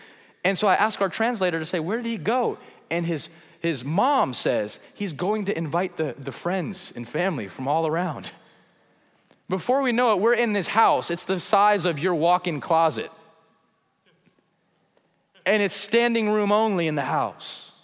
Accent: United States; well, I'm from America. I'm a teacher of the Bible in the States

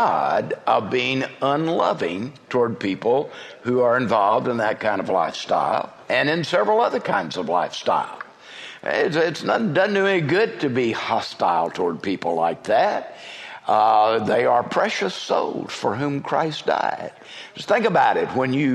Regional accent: Texas, United States; I am an Irish Texan. Spells danger for everybody.

